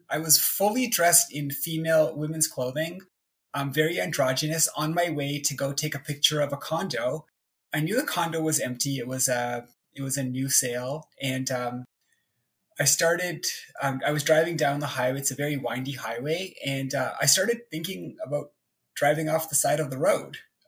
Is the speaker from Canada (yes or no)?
yes; Toronto, Ontario, Canada; also born or lived in South Korea; I've lived here my entire life, except for a year that I lived in Korea. But I was born in Toronto